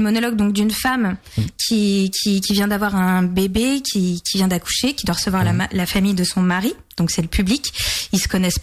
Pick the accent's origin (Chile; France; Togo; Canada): France; La Roche-sur-Yon, Pays de la Loire; Oui, tout à fait, oui, je suis de La Roche-sur-Yon.